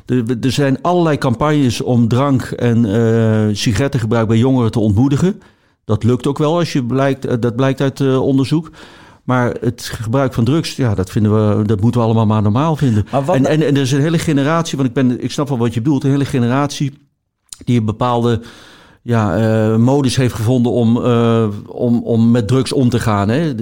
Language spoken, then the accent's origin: Dutch; Eindhoven, North Brabant, Netherlands; Ik ben in Eindhoven opgegroeid met carnaval en drank maakte daar echt veel meer onderdeel uit van het leven van jongeren dan denk ik nu.